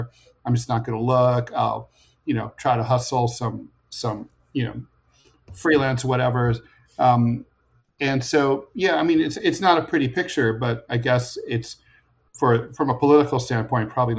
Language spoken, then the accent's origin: English; Ohio, United States; Ohio, my home state, is getting fucking fried by the massive heat dome across the United States.